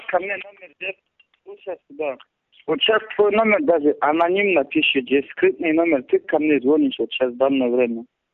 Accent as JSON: {"language": "Russian", "town": "Khasavyurt", "region": "Dagestan", "country": "Russia", "said": "С Хасавюрта я."}